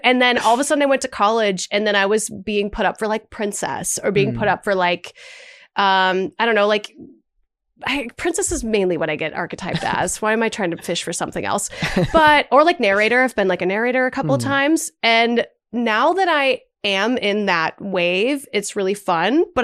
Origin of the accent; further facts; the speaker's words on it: Minnesota, United States; I'm from Minnesota originally, so it was like a much smaller community.